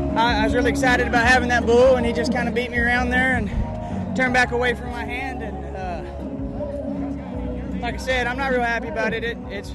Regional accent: Big Lake, Texas, United States; I'm from Big Lake, Texas. I've been riding bulls professionally since about 2000. Started riding calves when I was 8 years old, so I guess that's where it started.

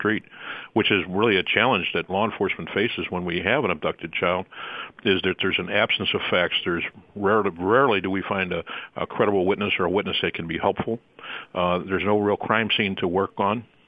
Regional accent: St. Louis, Missouri, United States; from St. Louis, from my hometown

